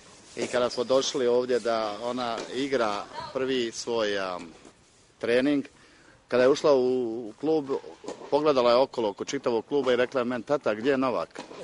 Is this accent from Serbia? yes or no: no; Novi Travnik, Central Bosnia Canton, Bosnia & Herzegovina; also born or lived in Prijedor; now in Appleton, United States; Ja sam iz Novog Travnika, otišao sam za Prijedor. U Prijedoru smo bili neki 10 godina i onda smo došli 2003. u Ameriku. Ovdje smo se preselili i evo, tu smo se snašli u Appletonu.